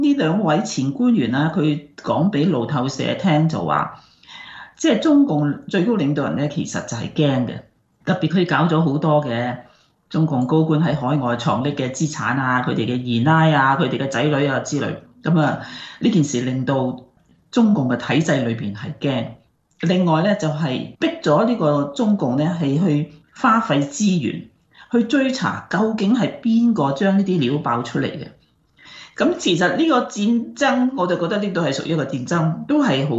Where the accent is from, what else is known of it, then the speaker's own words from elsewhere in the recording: Guangdong, China; 佢有时咧就系我哋广东人讲嘅鬼拍后尾枕